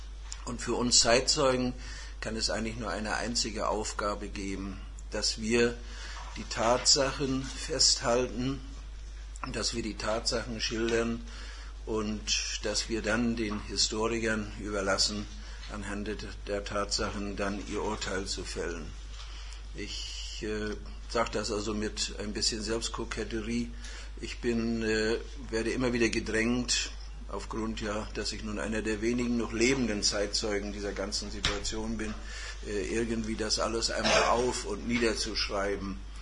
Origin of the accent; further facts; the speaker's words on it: Teterow, Mecklenburg-Vorpommern, Germany; born there; Ich bin geboren in dem Ort, der heute von sich in Anspruch nimmt, der Mittelpunkt Mecklenburg-Vorpommern zu sein, nämlich in Tederow.